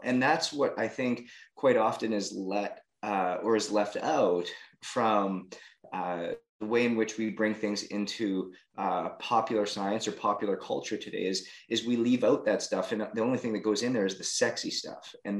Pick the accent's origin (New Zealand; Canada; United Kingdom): Canada; I was a hockey player, born and raised in Canada.